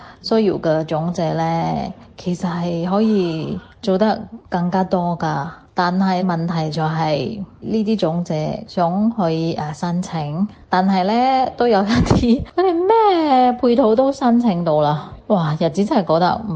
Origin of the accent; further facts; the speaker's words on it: Singapore; 我是新加坡的